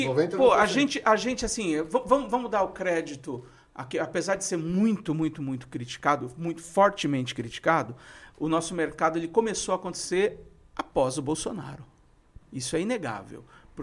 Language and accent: Portuguese; Brazil; eu estou falando eu como brasileiro